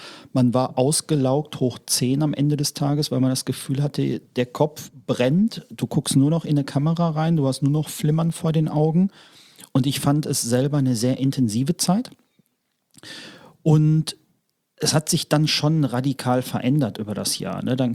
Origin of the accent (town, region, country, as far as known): North Rhine-Westphalia, Germany; born or raised there; now in Düsseldorf, Germany